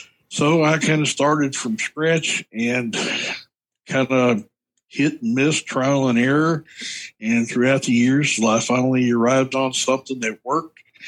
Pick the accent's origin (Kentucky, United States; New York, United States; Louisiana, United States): Kentucky, United States; I'm from Kentucky, Central Kentucky.